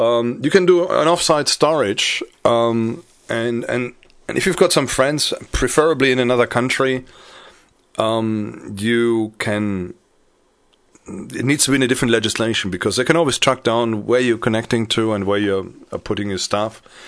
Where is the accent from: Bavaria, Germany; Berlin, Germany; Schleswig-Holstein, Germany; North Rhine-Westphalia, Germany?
North Rhine-Westphalia, Germany; Paderborn; I had to think about something in my hometown in Paderborn.